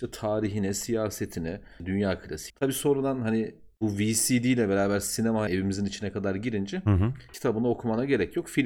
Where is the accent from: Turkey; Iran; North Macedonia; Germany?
Turkey; Black Sea Region; Şimdi biz Karadeniz'de olduğumuz için bizim büyükler falan da böyle hani çocuğu döverek seven, şakaları küfürlü olan, eğitim metodu olarak rencideyi kullanan bir aile yapımız var bizim.